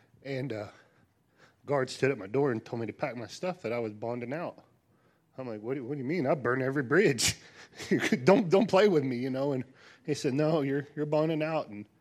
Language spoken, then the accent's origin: English; Oklahoma, United States; I'm from Oklahoma as well.